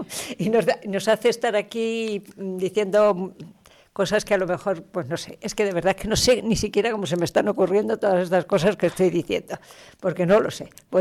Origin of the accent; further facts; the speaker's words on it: Castilla-La Mancha, Spain; De un lado a otro iba de Toledo a mi tierra, a La Mancha